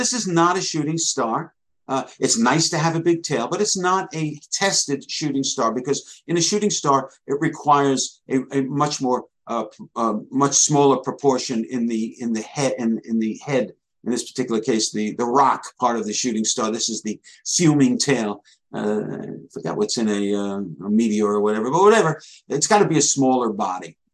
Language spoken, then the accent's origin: English; New York, United States; born there; I was born in New York and I talk fast.